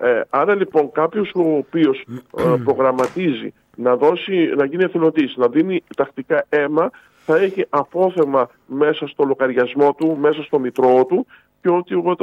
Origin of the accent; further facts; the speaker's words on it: Greece; Διότι δυστυχώς ως Έλληνες, ενώ έχουμε τόσα πολλά προτερήματα, υστερούμε στο κομμάτι αυτό του εθελοντισμού.